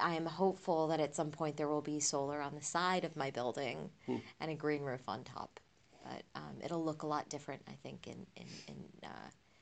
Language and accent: English; United States; born there; Well, I was born in the States. My parents immigrated.